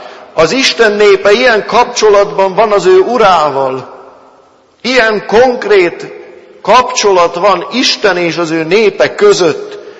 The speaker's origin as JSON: {"language": "Hungarian", "region": "Great Hungarian Plain", "country": "Hungary", "tie": "born or raised there", "said": "emlékszem az Alföldön, ahol fölnőttem"}